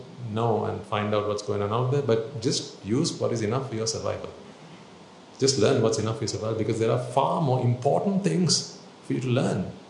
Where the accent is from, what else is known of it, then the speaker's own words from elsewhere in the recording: Sri Lanka; I didn't know that it was going on in my hometown.